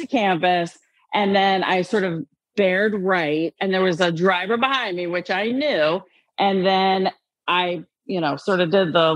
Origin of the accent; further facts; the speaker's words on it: Maryland, United States; So I'm from Maryland.